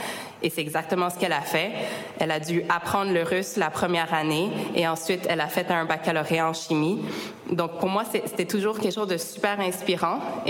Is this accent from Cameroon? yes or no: no; Montreal, Quebec, Canada; also born or lived in Calgary; Je suis moitié chilienne, moitié tchèque. Je suis née à Calgary, mais j'ai grandi pas mal toute ma vie à Montréal.